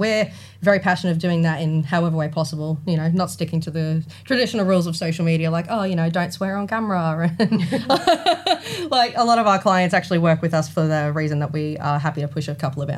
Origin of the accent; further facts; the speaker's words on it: Albany Creek, Queensland, Australia; I mean, obviously, I grew up in Albany Creek.